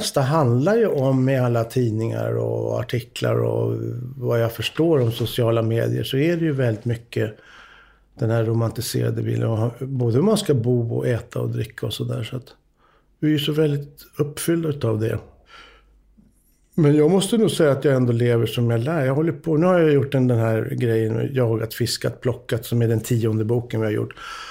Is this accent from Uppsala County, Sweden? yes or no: no; Stockholm, Stockholm County, Sweden; Vi är ju uppvuxna i Stockholm och tillbringade tiden på somrarna på Tullgården.